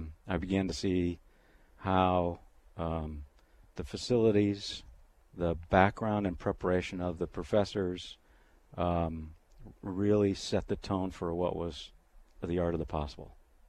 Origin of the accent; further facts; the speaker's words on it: Sioux Falls, South Dakota, United States; moved away as an adult; also born or lived in De Smet; Well, I grew up in Sioux Falls and DeSmet, and joined the Air Force through Air Force ROTC and graduated from SDSU. Got my commission, and I left the state for 23 years.